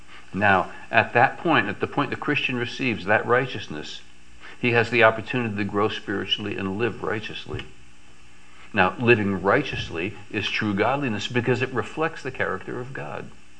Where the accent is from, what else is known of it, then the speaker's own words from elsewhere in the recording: Texas, United States; I grew up in West Texas, and there were a lot of cicada insects.